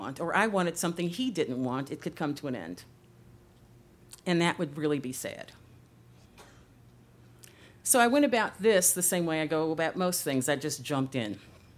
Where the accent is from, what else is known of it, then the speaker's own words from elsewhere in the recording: Chicago, Illinois, United States; now in Los Angeles, United States; We were both Midwesterners. He had grown up in St. Louis. I'm originally from Chicago. We had both come to LA for jobs.